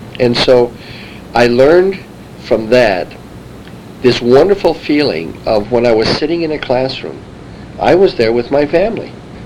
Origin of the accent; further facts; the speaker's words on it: China; My parents were missionaries with the China Inland Mission. And they were married in China. And I was raised on the mission field.